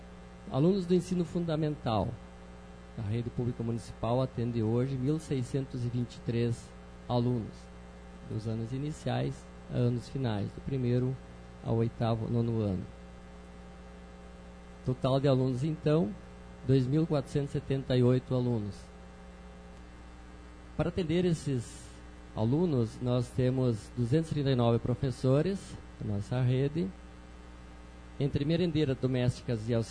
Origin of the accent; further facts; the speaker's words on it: Três Passos, Rio Grande do Sul, Brazil; Eu sou natural de Três Passos.